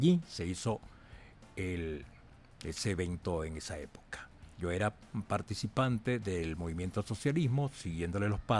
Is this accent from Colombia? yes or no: no; Ciudad Bolívar, Bolívar, Venezuela; Yo nací en Ciudad Bolívar, y estuve un poco de años. Estudié parte de mi bachillerato en Ciudad Bolívar.